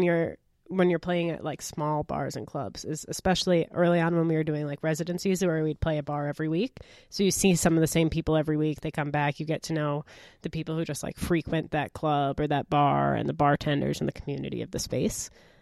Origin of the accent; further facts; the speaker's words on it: Milwaukee, Wisconsin, United States; now in Canada; I'm actually an American transplant to Canada.